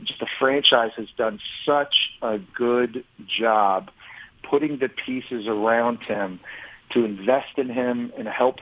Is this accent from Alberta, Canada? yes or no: no; Ottawa, Ontario, Canada; also born or lived in Toronto; Having been born in Toronto and growing up in Ottawa, I was a huge Jim Kelly fan as a kid.